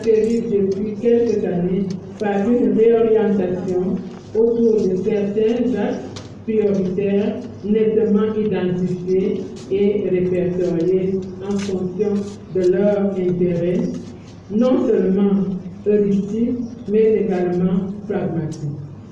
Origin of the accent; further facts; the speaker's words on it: Cameroon; en tant que Camerounaise